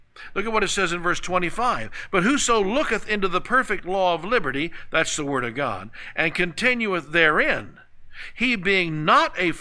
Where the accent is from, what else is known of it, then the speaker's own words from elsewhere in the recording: United States; I grew up in America before the lawyers ruined it.